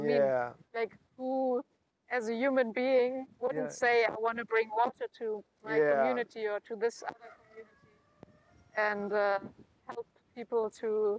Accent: Germany; but I'm coming from Germany to South Africa.

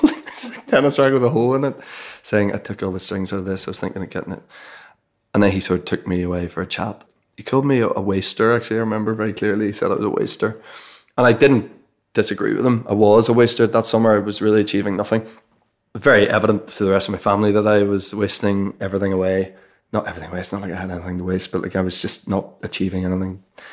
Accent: Belfast, Northern Ireland, United Kingdom; I wasn't a kid growing up in Belfast going, I'd love to get my photograph taken for money.

